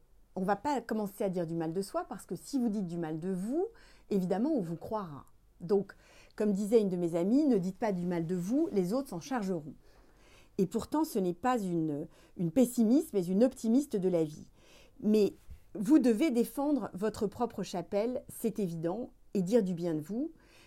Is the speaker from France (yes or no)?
yes; Tourcoing, Hauts-de-France, France; born there; je suis née à Tourcoing il y a 47 ans.